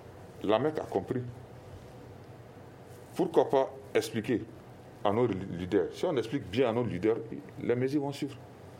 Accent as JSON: {"language": "French", "country": "Mali", "said": "je me dis, en tant que médecin et en tant que Malien, ces leaders religieux, j'ai beaucoup de respect envers eux"}